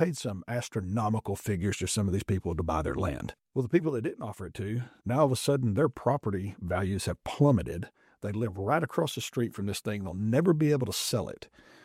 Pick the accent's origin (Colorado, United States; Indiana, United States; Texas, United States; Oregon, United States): Texas, United States; Merkel; I grew up in Merkel.